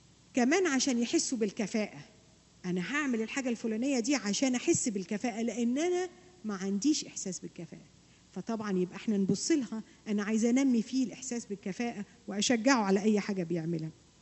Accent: Egypt; عندنا في مصر

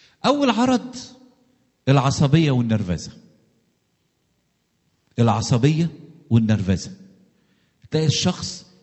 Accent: Egypt; بنعمل احنا كمصريين بعض الاخطاء،

